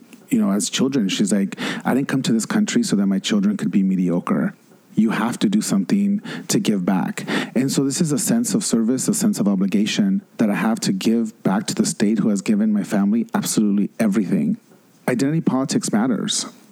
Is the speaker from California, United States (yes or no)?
yes; Los Angeles, California, United States; I was growing up in East LA.